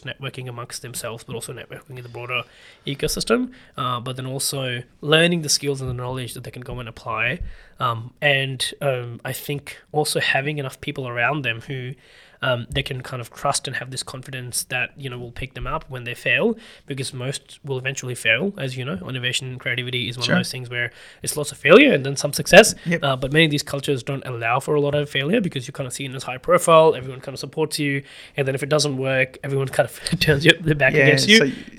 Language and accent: English; Pakistan; English is a second language; moved away as an adult; I'm from Pakistan. As I said, I'm an engineer and so studied there. But then the other thing, I've always been an internal migrant in Pakistan.